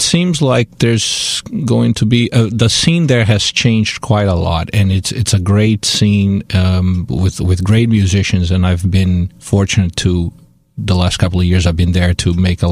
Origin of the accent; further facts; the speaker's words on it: Brazil; moved away as an adult; now in Amherst, United States; Well, I lived in Boston from 95 to about 2001. I came from Brazil and study at New England Conservatory.